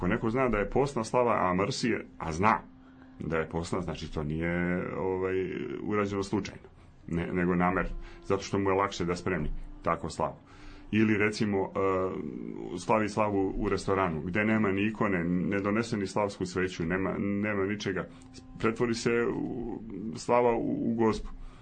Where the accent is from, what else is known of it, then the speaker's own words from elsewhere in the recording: Dalmatia, Croatia; Mi smo Dalmatinci